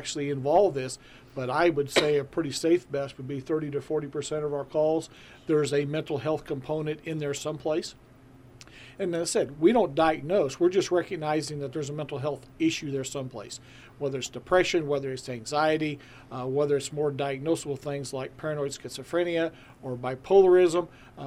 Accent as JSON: {"language": "English", "town": "Huntsville", "country": "United States", "tie": "born or raised there", "said": "Of course, I was raised in Huntsville, so this is all home ground for me."}